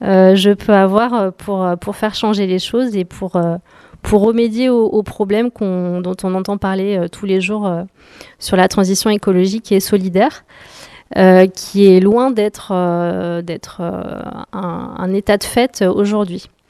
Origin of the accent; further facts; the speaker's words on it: Lyon, Auvergne-Rhône-Alpes, France; Donc moi, je viens de Lyon